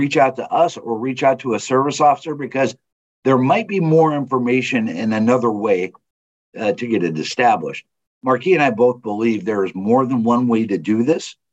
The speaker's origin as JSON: {"language": "English", "region": "Nebraska", "country": "United States", "said": "but I'm a Marine and I'm from Nebraska."}